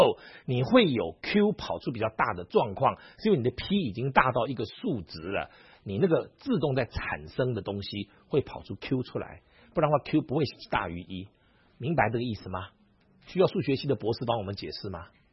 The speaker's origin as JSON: {"language": "Chinese", "country": "China", "said": "我们中国人都这样啊，你知道结果是什么吗？你到了荷兰你就惨了。"}